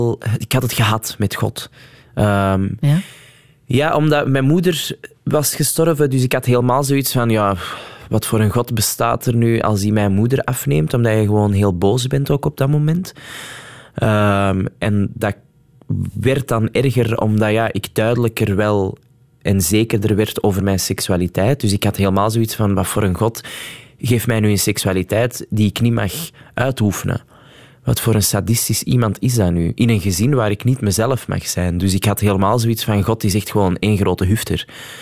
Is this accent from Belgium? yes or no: yes; Flanders, Belgium; voor mij is er ook maar één plek waar ik ben geboren en waar ik vandaan kom, en dat is Vlaanderen.